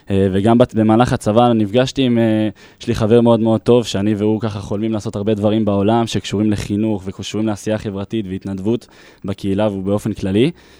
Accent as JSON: {"language": "Hebrew", "town": "Kiryat Tivon", "region": "Northern District", "country": "Israel", "tie": "born or raised there", "said": "אז גדלתי בקריית טבעון, מא' עד כיתה י\"ב."}